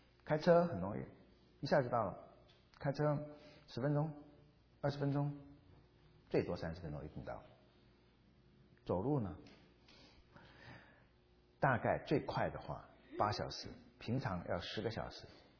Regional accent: China; 我们中国人一句俗语叫势如破竹。

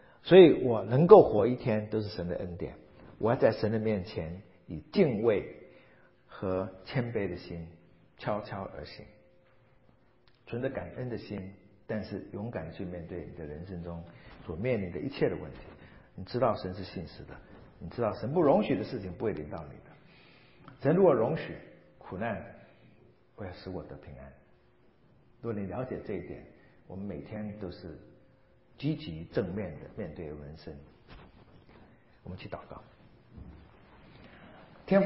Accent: China; 所以我们对于死亡的事情通常我们中国人是避而不谈的

